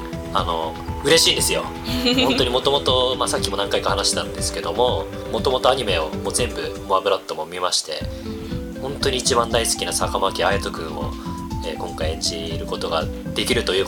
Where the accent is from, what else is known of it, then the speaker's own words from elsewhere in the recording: Kyushu, Japan; now in Tokyo, Japan; こっちに東京に、地元九州なんですけど